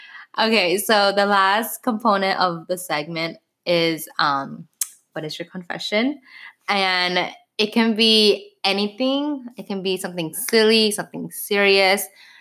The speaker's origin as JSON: {"language": "English", "town": "New York City", "region": "New York", "country": "United States", "tie": "born or raised there", "said": "I grew up in the Lower East Side, and that's like the best neighborhood, but also like so chaotic. It was like where all the bars are at."}